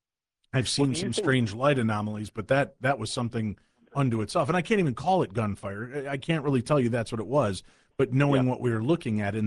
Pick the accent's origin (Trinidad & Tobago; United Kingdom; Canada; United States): United States; Illinois; I grew up in Illinois. We had lightning bugs, right?